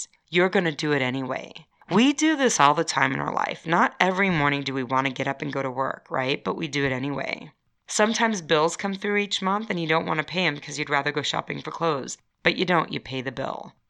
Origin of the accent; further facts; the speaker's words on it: Chicago, Illinois, United States; So, I grew up in Chicago. In Chicago, we do pizza.